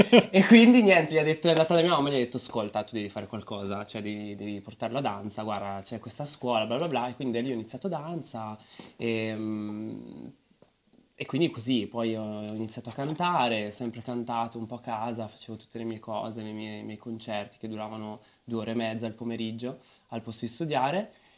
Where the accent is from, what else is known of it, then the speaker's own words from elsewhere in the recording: Castel Mella, Lombardy, Italy; Allora, Castelmella, Brescia.